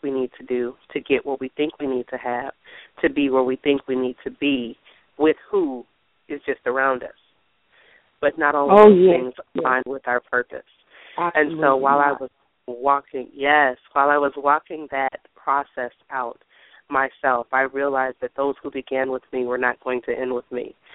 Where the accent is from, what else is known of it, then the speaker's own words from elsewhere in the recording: Minneapolis, Minnesota, United States; now in Mississippi Gulf Coast, United States; I am a transplant from Minneapolis, Minnesota. So people didn't know me.